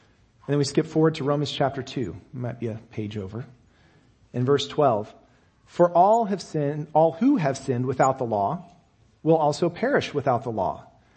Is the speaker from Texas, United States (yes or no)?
yes; Texas, United States; Being a native Texan, actually I'm naturalized Texan, I wasn't native, I wasn't born there. But being from Texas, we celebrated that for a long time